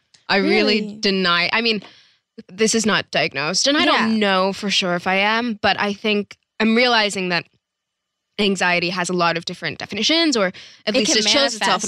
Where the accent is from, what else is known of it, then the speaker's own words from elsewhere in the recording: Atlanta, Georgia, United States; now in Los Angeles, United States; I'm from Atlanta, so it's